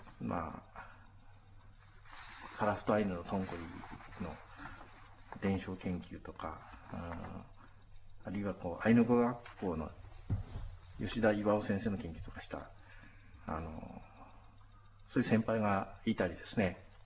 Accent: Sapporo, Hokkaido, Japan; 生まれも育ちも札幌です。

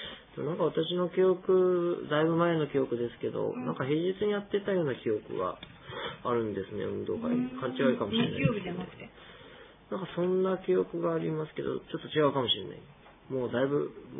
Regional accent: Okayama, Japan; 私は岡山で育った人間なので、

